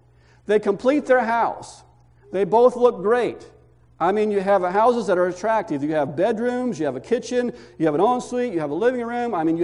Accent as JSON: {"language": "English", "region": "Indiana", "country": "United States", "said": "here I was from Indiana, you know, living on this flat land, and I remember I was at San Antonio at the time"}